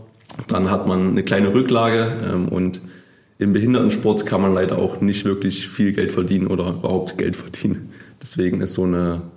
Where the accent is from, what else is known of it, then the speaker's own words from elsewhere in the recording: Leipzig, Saxony, Germany; born there; weil ich bin gebürtiger Leipziger, ich wollte auf jeden Fall in Leipzig bleiben.